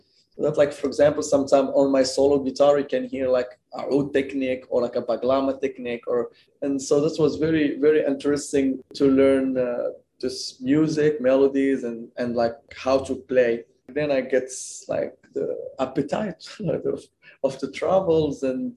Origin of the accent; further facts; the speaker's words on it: North, Morocco; growing up in Morocco and especially in north of Morocco, former Spanish colony.